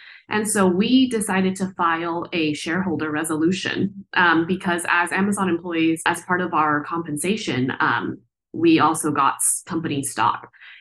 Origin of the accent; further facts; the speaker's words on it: California, United States; you know, the my hometown where I grew up and where my parents live still in Southern California is a big logistics hub